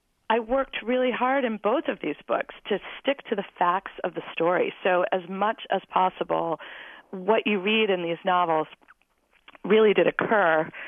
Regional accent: England, United Kingdom; accent: English; moved away; also born or lived in Maine, United States; my sister and I were born and raised in England because my parents had both done graduate work there. So we moved to Maine. My parents had Southern accents. My sister and I had English accents.

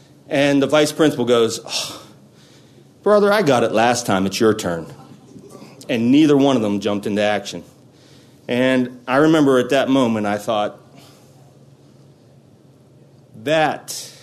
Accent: Pittsburgh, Pennsylvania, United States; I'm from Pittsburgh, Pennsylvania. I'm one of 11 children, all the same marriage

